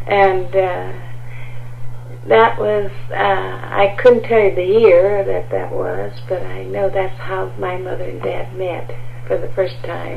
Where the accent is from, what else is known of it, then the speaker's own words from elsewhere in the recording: Omaha, Nebraska, United States; born there; also born or lived in Denver, Colorado; They married, and they lived in Omaha, and I was born in Omaha, Nebraska.